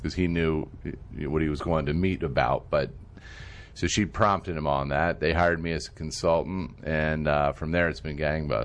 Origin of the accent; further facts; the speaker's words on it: Potomac, Maryland, United States; also born or lived in Arkansas; I'm from, I was born in Arkansas, but I've lived here since I was 4 years old. So I've lived in Potomac, Maryland, all my life.